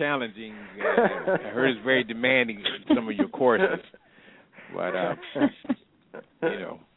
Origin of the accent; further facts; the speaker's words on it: Toledo, Ohio, United States; I'm from Toledo, Ohio.